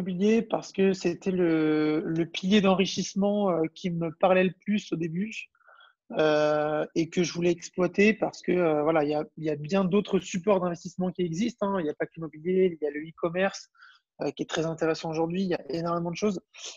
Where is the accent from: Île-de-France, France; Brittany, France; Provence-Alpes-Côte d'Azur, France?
Brittany, France; j'ai 25 ans, donc j'ai eu 25 ans récemment. Je suis originaire de Bretagne. Donc je travaillais sur Paris et maintenant je suis revenu en Bretagne. Je suis revenu m'installer ici